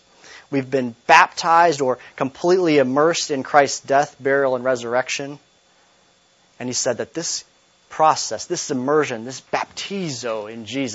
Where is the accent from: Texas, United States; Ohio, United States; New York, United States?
Ohio, United States; Toledo; I used a brief example last week that I grew up in Toledo